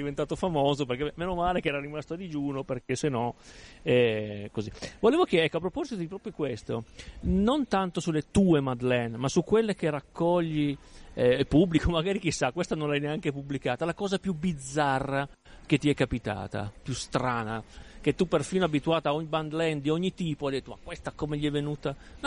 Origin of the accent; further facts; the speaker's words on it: Piedmont, Italy; Io poi sono piemontese, anche noi non è che scherziamo.